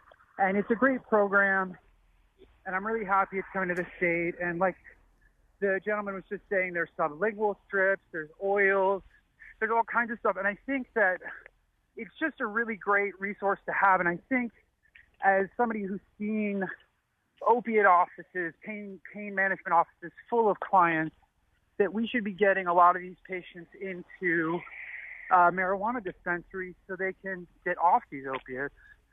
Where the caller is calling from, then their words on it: West Hartford, Connecticut, United States; Yeah, I'm from West Hartford.